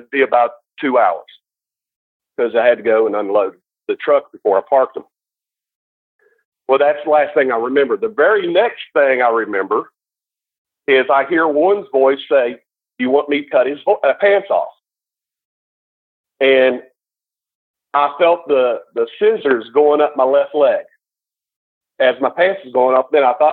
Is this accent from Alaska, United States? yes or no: no; West Virginia, United States; moved away as an adult; I mean, I'm from West Virginia, the home of the, you know